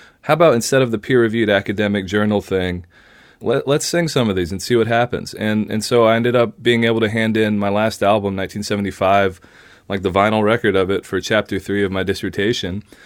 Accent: American South, United States; my own biography of being a Vietnamese American growing up in the American South

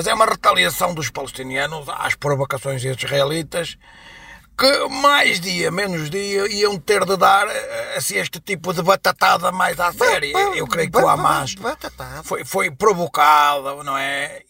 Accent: Braga, Portugal; na minha terra, por exemplo, que é ali perto de Faf

